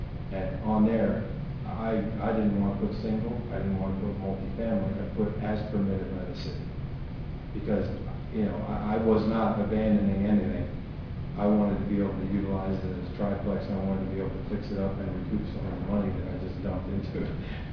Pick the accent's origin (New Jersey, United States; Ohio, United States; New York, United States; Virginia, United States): Ohio, United States; I'm from Ohio, so this is like heaven for me